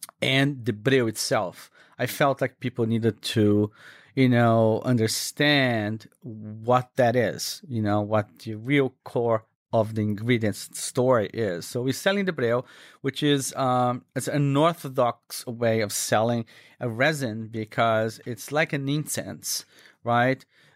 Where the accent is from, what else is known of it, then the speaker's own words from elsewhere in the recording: Minas Gerais, Brazil; it's typical from my home state. I come from Minas Gerais, which is a state southwest of Rio. It's in the mountains.